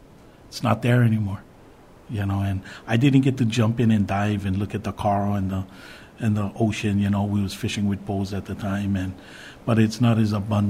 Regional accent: Kapa'a, Hawaii, United States; I'm from Kauai, Kapa'a, Kauai.

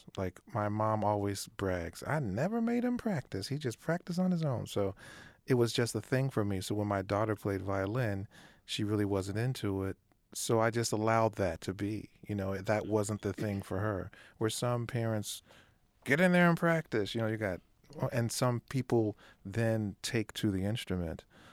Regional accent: Cincinnati, Ohio, United States; I grew up in Cincinnati, Ohio.

